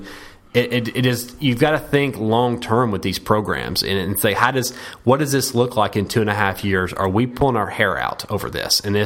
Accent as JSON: {"language": "English", "town": "Chattanooga", "region": "Tennessee", "country": "United States", "said": "they did not know I was from Chattanooga, and it's been funny."}